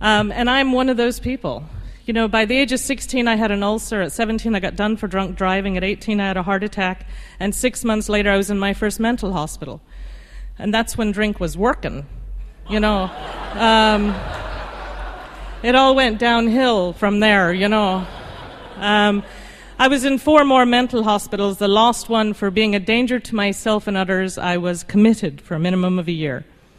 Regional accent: London, United Kingdom; born there; I was born in London.

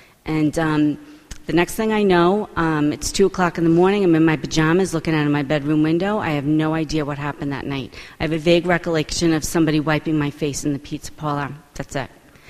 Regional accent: Floral Park, New York, United States; I grew up in Floral Park, which, if you don't know, is right on the border of Queens. And if I still live in the house I grew up in.

